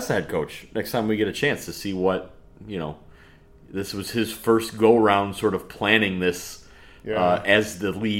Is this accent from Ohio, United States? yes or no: no; California, United States; So for Tom … from California.